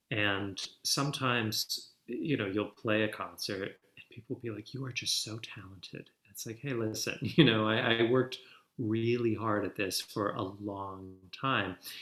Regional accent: Manitoba, Canada; I'm old now, right? I just turned 45 a couple weeks ago. And I think it's a different age. I mean, growing up in Manitoba, Canada in the 80s, I think was like growing up in the 60s and certain other places.

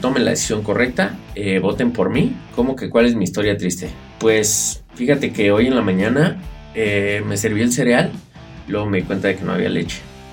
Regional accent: Mexico City, Mexico; Sí, yo también soy de la Ciudad de México.

